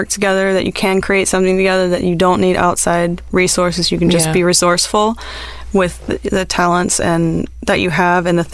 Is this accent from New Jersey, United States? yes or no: no; Texas, United States; I'm from Texas.